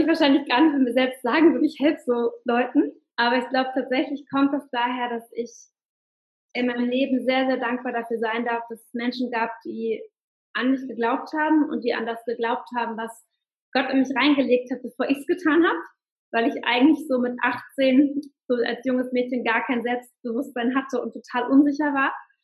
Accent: Hamburg, Germany; Ich komme aus Hamburg, das habt ihr jetzt gerade schon gehört wahrscheinlich. Und genau, wohne hier mit meiner kleinen Familie in einer schönen Wohnung.

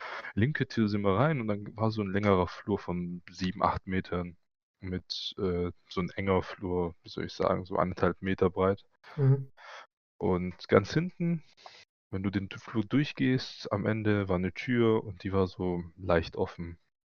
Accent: Greece; born or raised there

